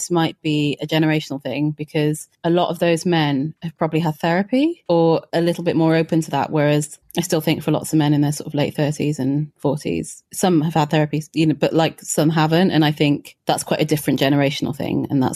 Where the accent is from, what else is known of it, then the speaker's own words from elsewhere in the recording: Wales, United Kingdom; Wales, yeah.